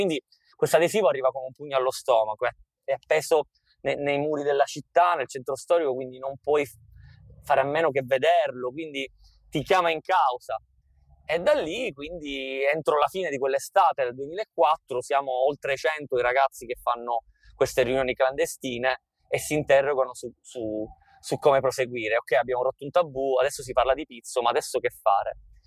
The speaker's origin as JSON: {"language": "Italian", "town": "Capaci", "region": "Sicily", "country": "Italy", "tie": "born or raised there", "said": "io sono nato e cresciuto a Capaci, avevo 13 anni quando saltò l'autostrada per uccidere Giovanni Falcone"}